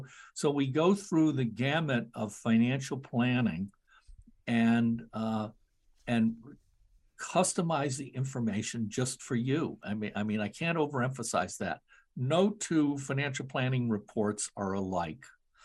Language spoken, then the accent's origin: English; Bethesda, Maryland, United States; I can remember as a kid growing up in Bethesda